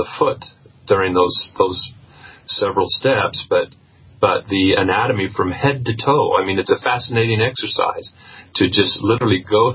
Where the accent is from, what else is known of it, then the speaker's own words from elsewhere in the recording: Pacific Northwest, United States; I grew up in the Pacific Northwest and certainly was familiar with the subject of Sasquatch